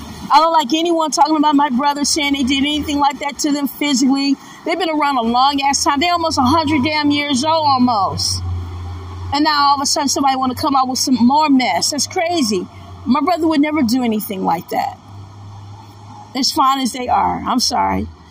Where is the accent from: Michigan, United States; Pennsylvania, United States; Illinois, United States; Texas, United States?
Michigan, United States; Detroit; I'm the auntie from Motown. I'm the one who grew up in Motown. I'm the one who was in Detroit.